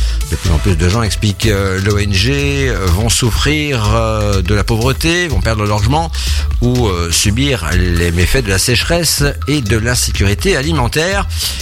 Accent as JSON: {"language": "French", "country": "Belgium", "said": "Chez nous en Belgique, le Mercure s'apprête une fois de plus à franchir la barre des 30 degrés à l'ombre"}